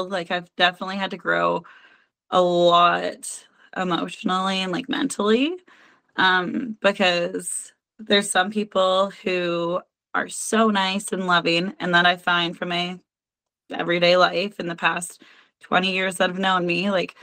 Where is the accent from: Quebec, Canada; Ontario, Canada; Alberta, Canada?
Alberta, Canada; I was like, "I'm from Alberta." And everyone's like, "Canada?" I'm like, "I'm from Canada."